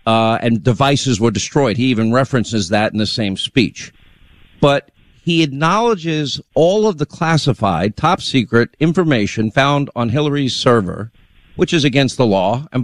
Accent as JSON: {"language": "English", "country": "United States", "said": "as an American citizen, and I am a conservative, and I'm a proud conservative"}